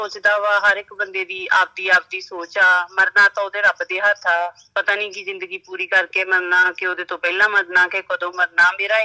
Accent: Punjab, India; ਮੈਂ ਪੰਜਾਬ ਤੋਂ ਮੈਂ ਬਿਲੋਂਗ ਕਰਦੀ ਹਾਂ

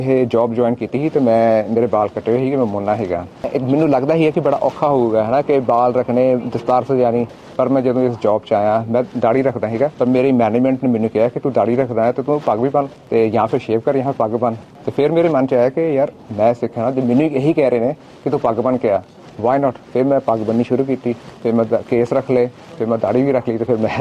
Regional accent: Jalandhar, Punjab, India; moved away as an adult; now in Australia; ਸਾਡਾ ਪਿਛੋਕੜ ਜਲੰਧਰ ਤੋਂ ਹੈ ਅਸੀਂ। ਡੈਡੀ ਮੇਰੇ ਆਰਮੀ 'ਚ ਸੀਗੇ, ਉਹਨਾਂ ਨੇ 24 ਸਾਲ ਆਰਮੀ ਇੰਡੀਅਨ ਆਰਮੀ ਸਰਵ ਕੀਤਾ ਆ

